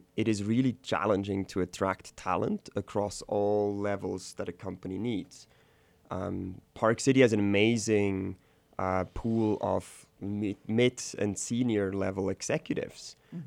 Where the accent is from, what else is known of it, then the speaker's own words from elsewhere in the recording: Switzerland; now in United States; I grew up in Switzerland.